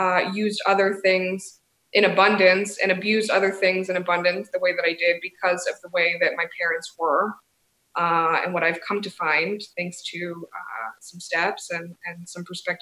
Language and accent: English; Michigan, United States; now in Denver, United States; I grew up in Michigan. I live in Denver, Colorado now, obviously, but I grew up in Michigan.